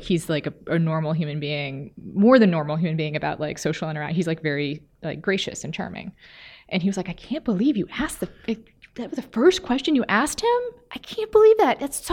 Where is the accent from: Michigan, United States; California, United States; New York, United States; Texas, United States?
Texas, United States; And I'm from Texas and I know what that is